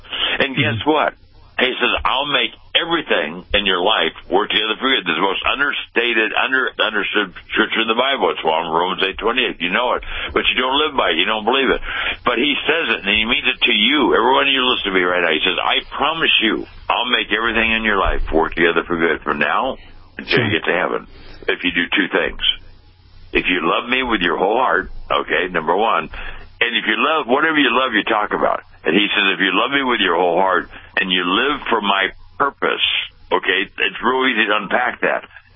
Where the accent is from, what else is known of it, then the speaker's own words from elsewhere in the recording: Pasadena, California, United States; But my parents begged me to go to this Christian school in our town. I was born and raised in Pasadena.